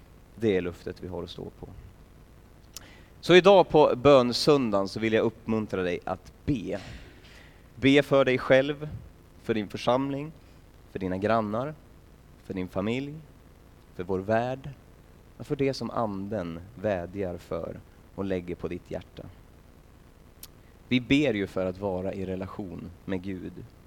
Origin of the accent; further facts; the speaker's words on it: Sundsvall, Västernorrland County, Sweden; Sen är jag på ett läger i Sundsvall där jag kommer ifrån.